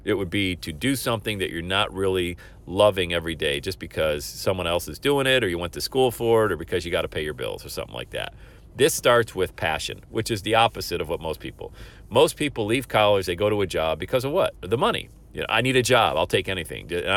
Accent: Buffalo, New York, United States; I grew up in the Buffalo area. We got GM, Harrison Radiator, all of those factories up there around Western New York, Bethlehem Steel back in the 70s.

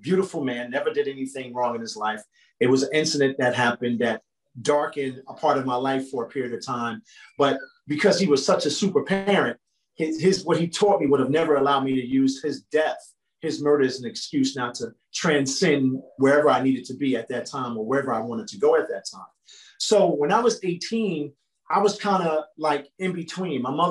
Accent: Newark, New Jersey, United States; I grew up in Newark, New Jersey.

